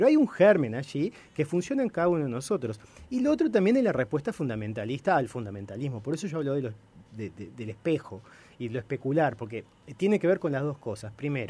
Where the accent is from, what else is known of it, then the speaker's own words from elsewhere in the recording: Uruguay; nosotros no somos ajenos los uruguayos a ese fenómeno